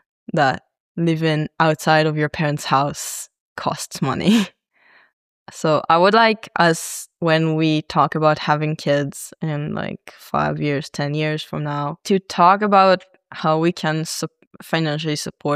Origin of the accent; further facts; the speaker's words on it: Nof HaGalil, Northern District, Israel; I'm from Nof HaGalil and that's it. It's okay.